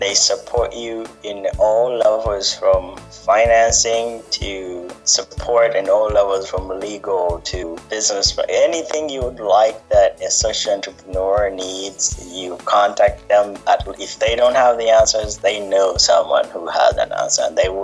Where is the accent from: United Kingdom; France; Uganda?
Uganda; I was born and raised in Uganda.